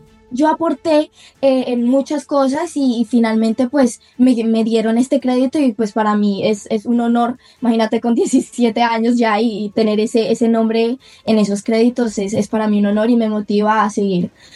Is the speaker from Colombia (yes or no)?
yes; Colombia; somos los actores colombianos que llegamos a poner esta esencia colombiana